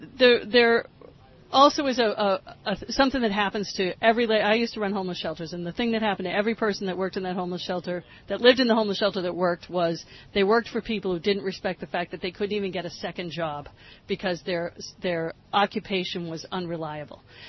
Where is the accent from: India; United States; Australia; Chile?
United States; East Coast; I'm from the East Coast. I knew nothing about what's going on here.